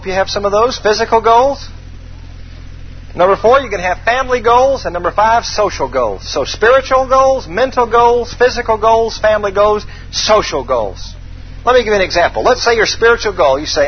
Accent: Atlanta, Georgia, United States; I thought milk came from the grocery store. That's how dumb I was growing up in Atlanta.

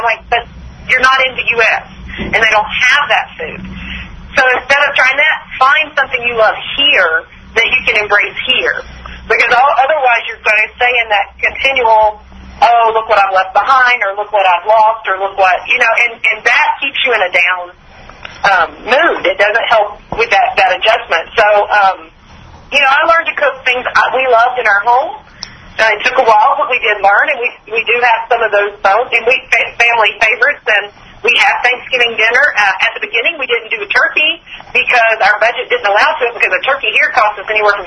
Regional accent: Georgia, United States; You know, I would say I grew up in Georgia. So, you know, on New Year's Day, my mom always had collards and black eyed peas.

